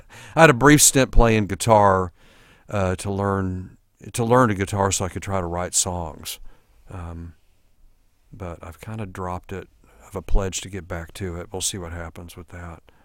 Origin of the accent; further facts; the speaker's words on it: Corpus Christi, Texas, United States; I was born in Corpus Christi, Texas. Corpus Christi was kind of a child's paradise. You know, there was the beach. I lived on the bay. It's a coastal town, coast of Texas.